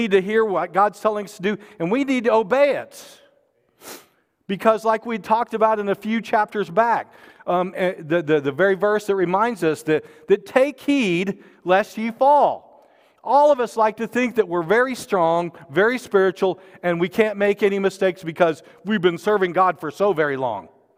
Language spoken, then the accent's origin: English; Arkansas, United States; And honestly, I'm from Arkansas originally